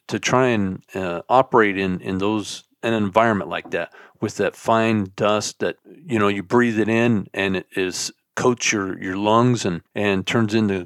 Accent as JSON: {"language": "English", "town": "Portland", "region": "Oregon", "country": "United States", "tie": "born or raised there", "said": "you know, I grew up in Portland, and so she just scooped it up and sent it to me."}